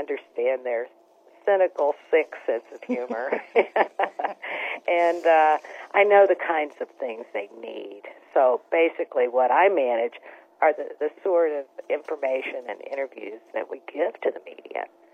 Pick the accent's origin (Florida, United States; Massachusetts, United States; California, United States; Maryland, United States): Florida, United States; I'm from Florida, and I don't know anything about basketball.